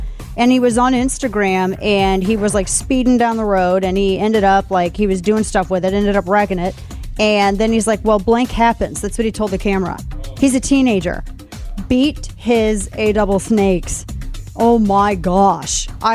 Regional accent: Missouri, United States; because that's in my home state of Missouri.

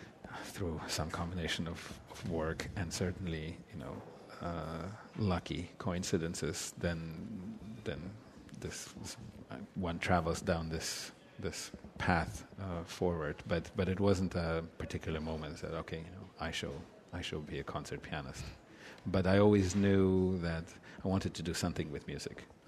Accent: Russia; moved away; especially as far as jazz concerned, you know, growing up in Russia, and then it was like floodgates opened

